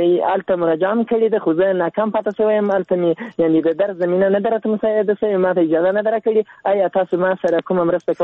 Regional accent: Zabul, Afghanistan; now in Ghazni, Afghanistan; زه د زابل يم دلته اوسېږم دلته غزنی کې

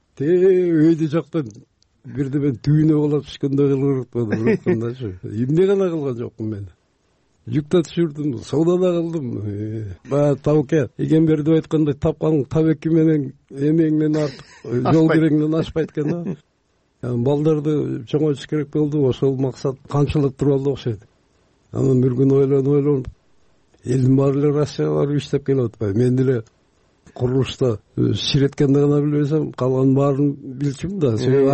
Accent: Batken Region, Kyrgyzstan; Ал кезде Баткен областында, ошо өзүбүздүн Лейлек районунда болчумун. Аргастан келдим бияка.

